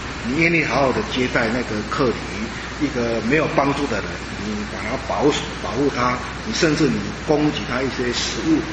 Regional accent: South China, China; 因为我们古代的中国人，像尤其是我们南方人，像那个住在那个广东、广西或是福建的话

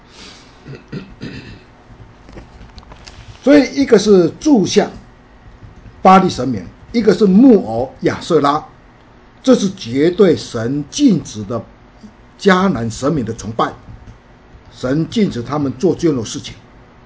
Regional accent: China; 这种讲法跟我们中国人的道家讲法很类似

